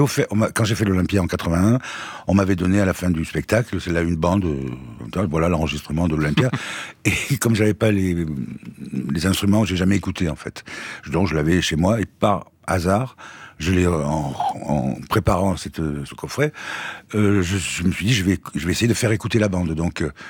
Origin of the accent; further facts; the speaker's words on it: Toulon, Provence-Alpes-Côte d'Azur, France; J'ai jamais trop eu l'accent en bas. Je faisais attention. Mais là, je l'ai de plus en plus. En vieillissant, l'accent revient.